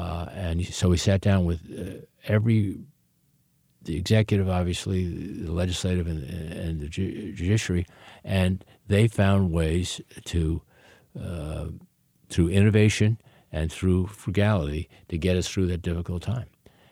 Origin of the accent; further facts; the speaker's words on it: New York City, New York, United States; born there; now in California, United States; I was born in New York City, and I have seen young people in the East Coast, young people in the West Coast